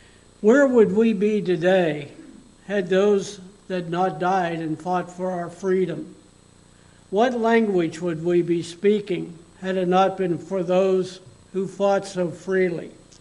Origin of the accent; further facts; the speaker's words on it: Pennsylvania, United States; I can remember as a boy in the town that I grew up in here in Pennsylvania